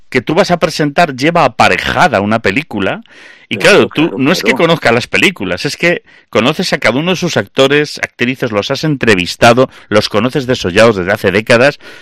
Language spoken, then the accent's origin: Spanish; Lugo, Galicia, Spain; Spanish is a second language; eu son de Lugo, eu prendo acento falando castellano aquí, pero eu son de Lugo.